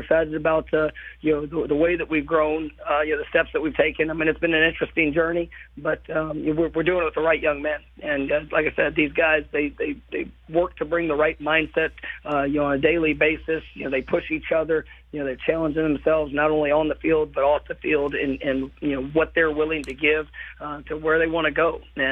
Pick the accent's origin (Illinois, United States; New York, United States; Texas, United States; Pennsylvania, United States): Texas, United States; Dallas; But it was definitely a special experience for you know, a boy growing up in Dallas.